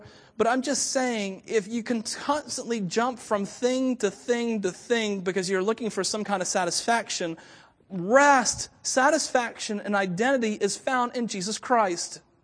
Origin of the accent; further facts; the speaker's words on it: Miami, Florida, United States; born there; Well, as you know, I was born in Miami to Cuban immigrants. Well, my dad was, my mom, whatever. You get what I'm saying. We spoke Spanish at home.